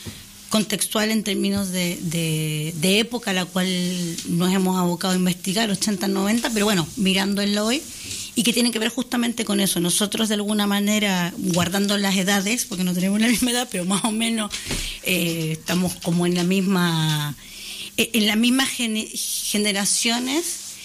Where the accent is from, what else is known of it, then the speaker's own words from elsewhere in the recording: Chile; un año antes de la dictadura chilena, soy hija de la dictadura y también soy hija de, como dirían en mi país, de la derrota